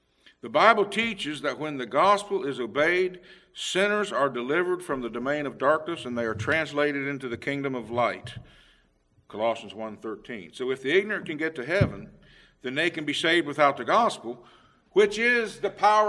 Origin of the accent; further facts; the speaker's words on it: United States; I'm a transplant from Washington County, but I'm up here now.